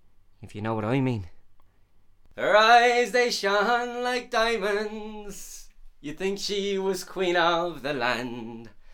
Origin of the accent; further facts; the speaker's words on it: Ireland; I went storming down to the labour exchange and I told your man, I'm an Irish citizen.